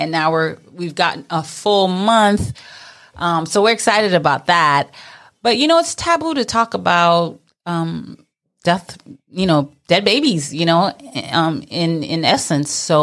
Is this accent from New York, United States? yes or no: yes; New York City, New York, United States; I'm Mrs. New York American 2020, and I am a Brooklyn girl. Born and raised in Brooklyn, and specifically Flatbush.